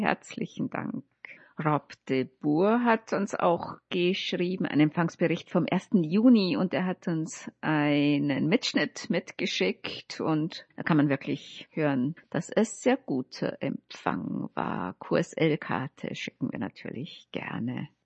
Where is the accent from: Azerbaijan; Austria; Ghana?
Azerbaijan; Baku; now in Berlin, Germany; Mein Interesse begann während meiner Zeit in meiner Heimatstadt Baku in Aserbaidschan und setzte sich nach meinem Umzug nach Berlin fort.